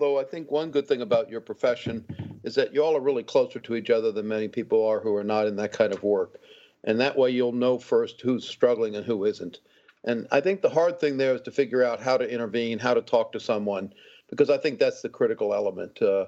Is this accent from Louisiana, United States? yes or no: yes; New Orleans, Louisiana, United States; I'm from New Orleans and the Gulf Coast, and something that really does get my attention.